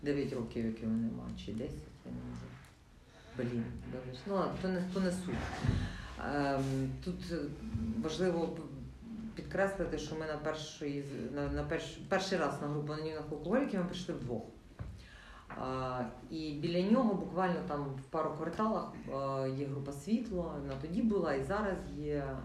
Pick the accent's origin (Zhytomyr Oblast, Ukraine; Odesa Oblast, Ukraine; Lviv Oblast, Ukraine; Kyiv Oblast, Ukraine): Lviv Oblast, Ukraine; Lviv; я зі Львова, я львів'янка, я зі Львова поїхала поступати в Київ, поступила дуже престижний вуз, університет Шевченка, на престижний факультет.